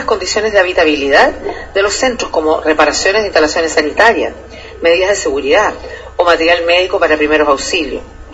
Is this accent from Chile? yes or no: yes; Chile; la verdad que impresionan y generan dolor, ¿no?, como chilenos y chilenas.